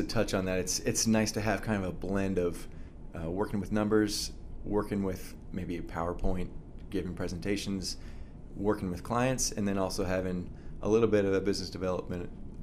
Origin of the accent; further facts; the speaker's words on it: Lafayette, Indiana, United States; Yeah, I'm from Lafayette, Indiana, a place you're very familiar with.